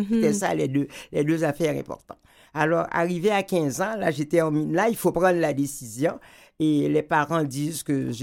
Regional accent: Port-au-Prince, Ouest, Haiti; born there; moi, je suis née en Haïti de parents, tous deux professeurs. Ma mère au primaire, mon père au secondaire, au lycée Pétion. Et je suis née dans une famille normale, moyenne en Haïti

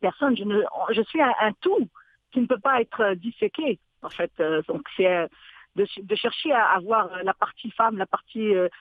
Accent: Algeria; now in Canada; Oui. En fait, je suis d'origine originaire de l'Algérie.

